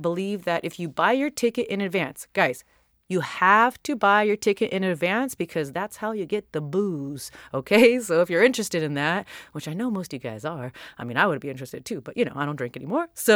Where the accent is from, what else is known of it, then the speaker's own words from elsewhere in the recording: Ukiah, California, United States; now in Orange County, United States; I just get in my little grind mode down here in Orange County, and I'm originally from Ukiah, California, which is 9 hours north.